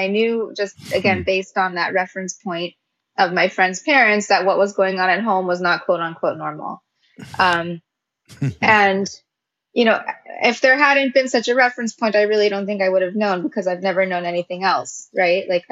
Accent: Los Angeles, California, United States; And growing up in West LA and, you know, in Beverly Hills

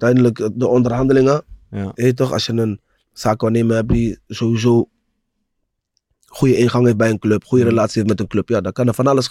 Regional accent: Rotterdam, South Holland, Netherlands; ik kom uit de Gelder, man. Ik kom uit Rotterdam-West, Mauritsstraat. Broer, ik woonde naast Pauluskerk.

